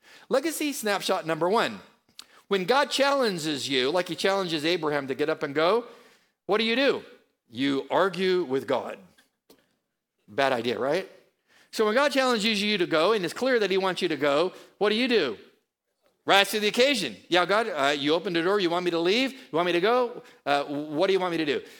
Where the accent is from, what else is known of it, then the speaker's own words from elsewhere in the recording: San Diego, California, United States; I'm from San Diego. So am I. I'm from San Diego.